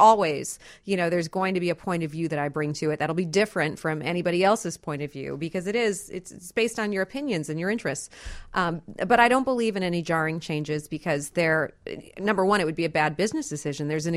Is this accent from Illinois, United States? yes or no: yes; Elmwood Park, Illinois, United States; I grew up in Elmwood Park. So, I mean, that is like about a Chicago, right?